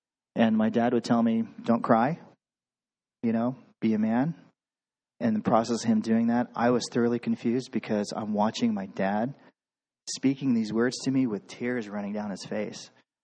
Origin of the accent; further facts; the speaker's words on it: Anchorage, Alaska, United States; born there; So I was born in Anchorage, and I was born into a family